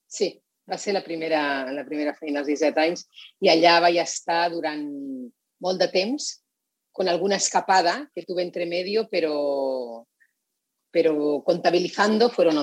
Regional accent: Igualada, Catalonia, Spain; born there; also born or lived in Sitges; jo soc nascuda d'Igualada, però ja vivia a Sitges

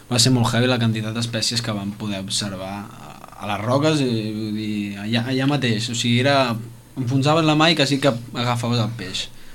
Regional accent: Mataró, Catalonia, Spain; jo et puc dir que jo vinc de Mataró, que està per allà també

